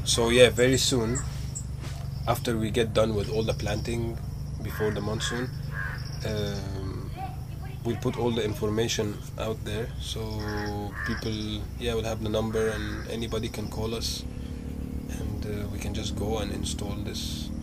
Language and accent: English; Cairo, Cairo Governorate, Egypt; English is a second language; moved away as an adult; I'm from Egypt, from Cairo. I finished high school and I think I escaped from Cairo because as you said, it's a monstrous city.